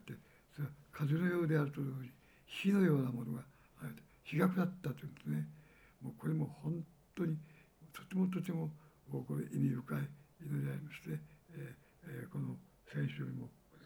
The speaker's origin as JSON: {"language": "Japanese", "region": "Kumamoto", "country": "Japan", "said": "私は熊本ですけどね、"}